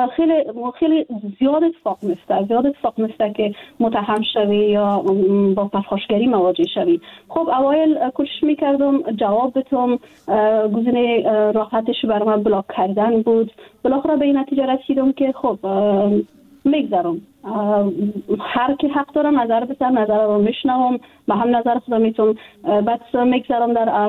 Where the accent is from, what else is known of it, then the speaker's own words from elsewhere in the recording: Afghanistan; جدا از اینکه وطنم است، خانواده ام اونجا است، دوستای ما هستند، ما در افغانستان بزرگ شدیم، تحصیل کردیم، کار کردیم